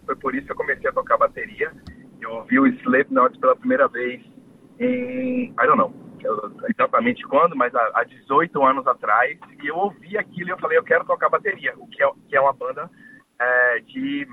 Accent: Salvador, Bahia, Brazil; now in Gold Coast, Australia; Oxente, Salvador, Bahia.

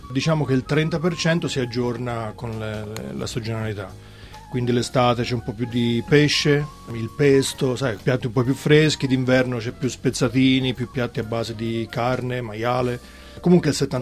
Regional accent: Florence, Tuscany, Italy; Vengo da Firenze, quindi ovviamente c'è un po' di fiorentinità, toscanità nel menù

